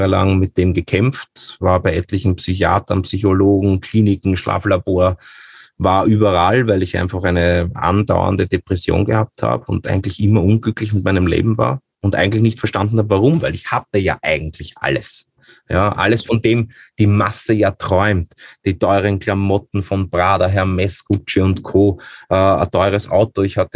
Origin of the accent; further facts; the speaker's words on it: Vienna, Austria; ich bin ja in Wien aufgewachsen, leider, was das betrifft, weil ich wollte immer im Land leben